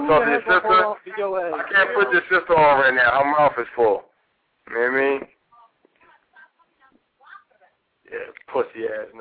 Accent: New York, United States; I am from New York.

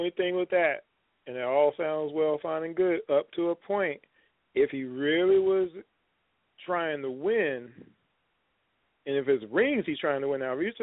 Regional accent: New York, United States; I used to like the Knicks back in the day because I'm from New York and everything.

